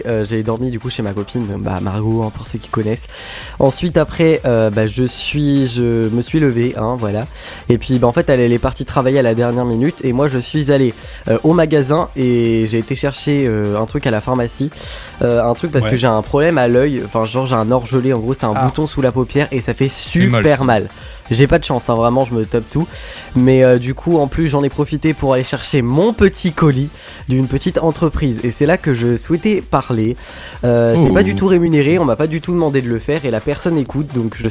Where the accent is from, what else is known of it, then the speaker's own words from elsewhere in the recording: Normandy, France; Même si je suis normand.